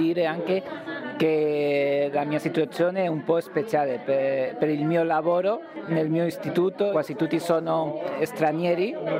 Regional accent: Spain; Italian is a second language; sono dalla Spagna e qua lavoro come ricercatore alla SUBSI.

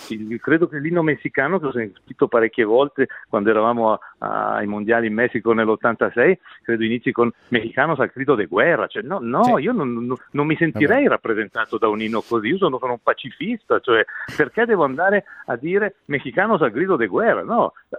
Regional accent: Ticino, Switzerland; e sono ticinese, sono felicissimo e fierissimo di esserlo

